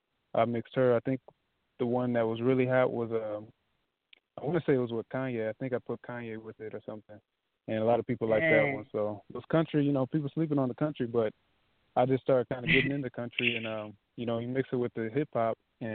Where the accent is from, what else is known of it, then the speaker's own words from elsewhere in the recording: Des Moines, Iowa, United States; also born or lived in Michigan; I'm from Des Moines, Iowa. Born in Michigan, but I've been in Des Moines for a while, so I just say I'm from Des Moines, Iowa.